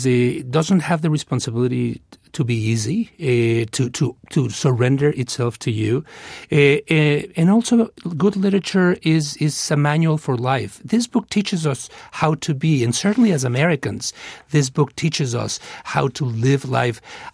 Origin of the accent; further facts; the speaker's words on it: Mexico; I'm originally from Mexico.